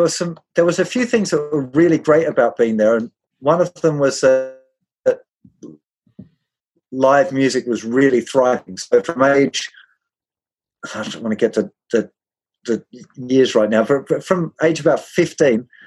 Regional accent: Tasmania, Australia; I grew up in Tasmania, really small town.

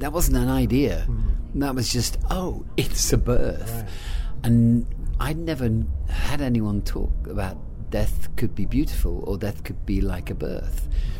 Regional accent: England, United Kingdom; now in Los Angeles, United States; Because I live in LA, I'm American, as well as being English.

